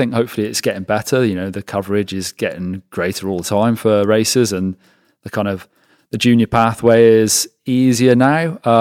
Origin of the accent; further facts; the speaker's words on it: West Midlands, United Kingdom; I grew up in Shropshire in England, which is fairly rural